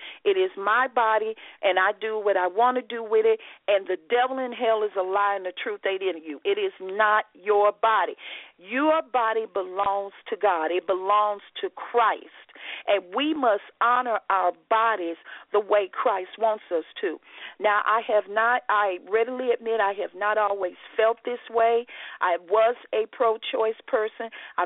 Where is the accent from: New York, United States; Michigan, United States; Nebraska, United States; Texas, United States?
Texas, United States; Dallas; Now, right here in my hometown in Dallas, Texas, Dallas is home to many minorities.